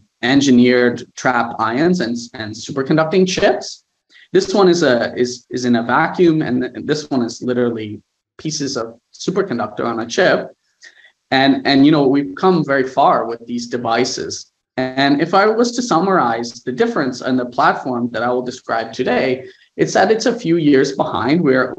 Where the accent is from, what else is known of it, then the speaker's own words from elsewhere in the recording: Waterloo, Ontario, Canada; actually I grew up in Waterloo, I have a lot of family in Waterloo.